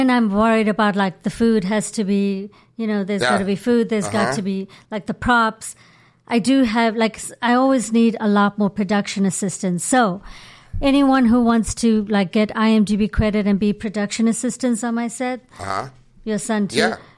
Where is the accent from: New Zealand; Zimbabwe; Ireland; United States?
Zimbabwe; Bulawayo, Matabeleland; I grew up in Zimbabwe.